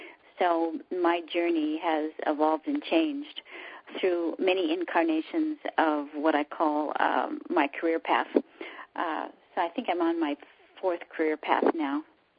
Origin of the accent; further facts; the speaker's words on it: Illinois, United States; And then I moved back to Illinois, my hometown.